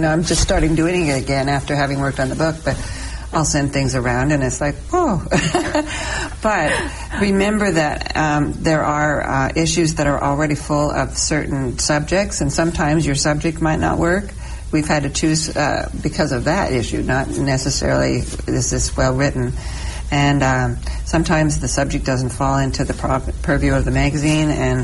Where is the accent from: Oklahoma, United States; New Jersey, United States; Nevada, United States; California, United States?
Nevada, United States; Las Vegas; I wrote some short stories for a while back in the 80s, and I grew up in Las Vegas